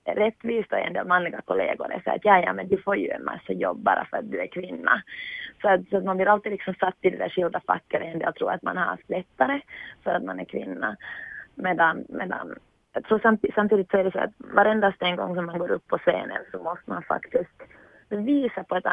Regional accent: Finland; Mina kompisar frågar alltid hemma i Finland, men berätta nu om din vardag, vad du gör.

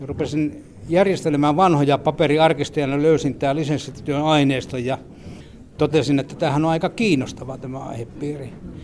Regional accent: North Ostrobothnia, Finland; Me olen itse Pohjois-Pohjanmaalta kotoisin, jossa Lapuan liike ei vaikuttanut, mutta sielläkin kyydityksiä tapahtui

